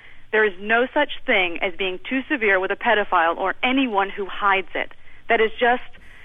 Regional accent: Houston, Texas, United States; And I grew up in Houston, by the way.

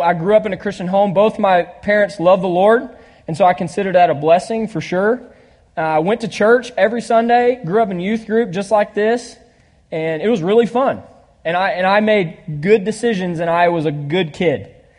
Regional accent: Nashville, Tennessee, United States; I'm so happy to be here. I am from Nashville, Tennessee.

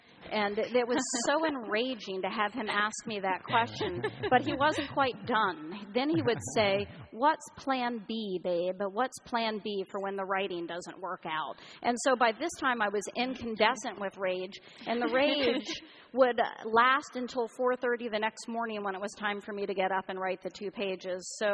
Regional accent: Florida, United States; now in Minneapolis, United States; I grew up in Central Florida. I moved from Central Florida to Minneapolis, Minnesota. And I got a job in a book warehouse.

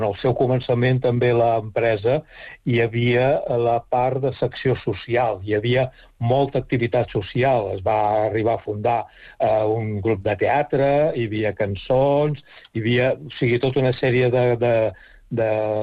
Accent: Catalonia, Spain; born there; moved away as an adult; now in Menorca, Spain; Jo som menorquí nascut a Catalunya. Ho dic perquè des de l'any 87 estic a Menorca i jo vaig néixer el 52, o sigui que porto més anys aquí a Menorca que a Catalunya.

